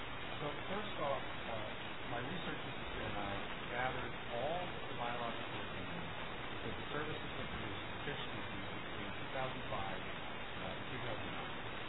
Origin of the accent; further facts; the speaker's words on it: Maine, United States; these maps, which show my home state of Maine